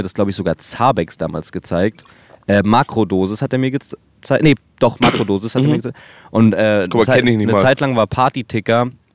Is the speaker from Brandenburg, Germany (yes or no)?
yes; Potsdam, Brandenburg, Germany; ich komme aus Potsdam, ja. Ich war viel in Berlin in meiner Jugend.